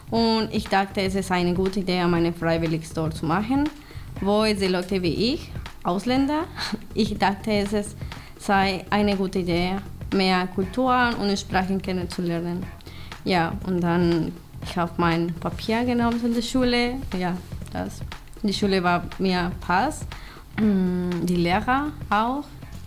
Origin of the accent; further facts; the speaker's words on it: Mexico; German is a second language; now in Germany; ich komme aus Mexiko. Ich bin 21 Jahre alt, in einem Monat ich bin 22 Jahre.